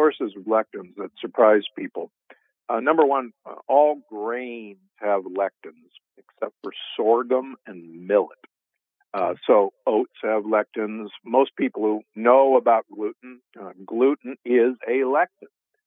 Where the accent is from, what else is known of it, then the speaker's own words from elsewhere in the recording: Omaha, Nebraska, United States; growing up in Omaha, Nebraska, which at that time hosted the world's largest stockyards